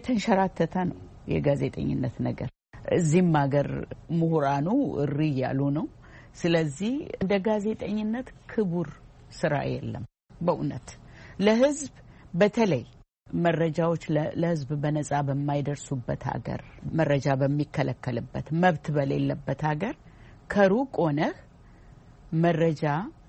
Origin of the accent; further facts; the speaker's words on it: Oromia, Ethiopia; እኔ እኮ የተወለድኩት አንዲት ጥግ የኢትዮጵያ ትንሽ መንደር